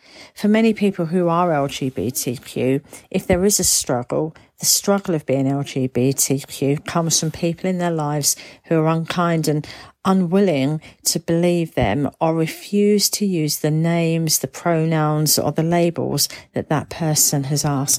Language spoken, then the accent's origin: English; England, United Kingdom; labels that I might use to describe myself could be: I'm English, I'm an occupational therapist, I'm a mum